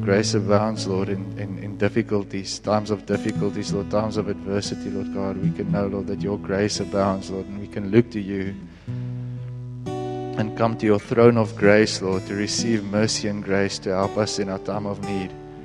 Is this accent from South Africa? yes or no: yes; Bloemfontein, Free State, South Africa; I come from Bloemfontein originally, born and bred there, studied there, got saved there